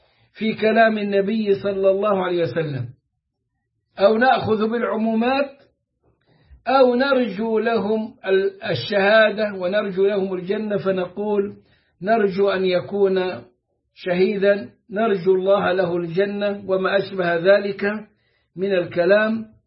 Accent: Egypt; مثل الشاطر حسن الخطيب الشيعي الذي كان عندنا في مصر عند مسجد كبر الجامعة

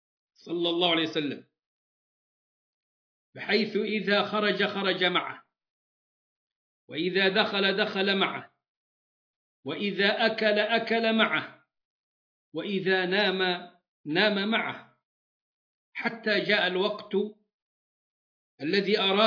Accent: Egypt; حتى عندنا في مصر كنيسة تخلد ذكرى عهد الاضطهاد الروماني لأقباط مصر

